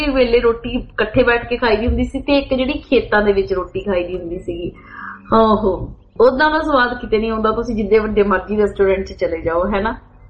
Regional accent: Punjab, India; ਮੈਂ ਪੰਜਾਬ 'ਚ ਹੀ ਰਹੀ ਹਾਂ ਔਰ ਪੰਜਾਬ ਦੇ ਉਹਨਾਂ ਪਿੰਡਾਂ 'ਚ ਹੀ ਪੜ੍ਹੀ ਹਾਂ

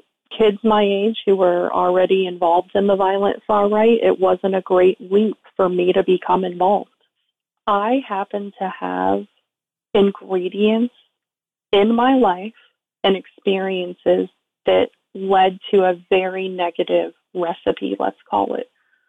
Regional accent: Florida, United States; Well, I was raised in South Florida in a household that there's no easy way to say it.

